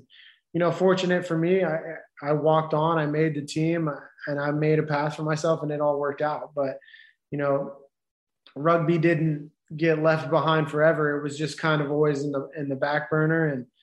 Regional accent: United States; I got into football because, one, I'm an American, right?

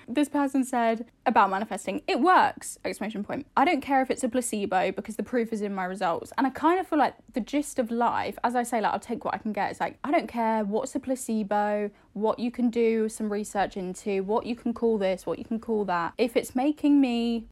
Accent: Ireland; Did I mention I'm Irish?

